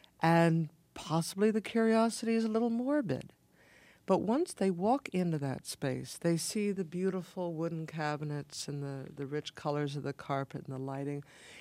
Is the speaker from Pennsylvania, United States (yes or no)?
yes; Philadelphia, Pennsylvania, United States; when I was growing up in the Philadelphia area, you always heard about the museum that had babies in bottles.